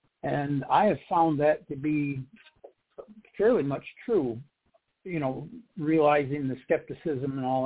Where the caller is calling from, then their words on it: Florida, United States; I'm in Florida.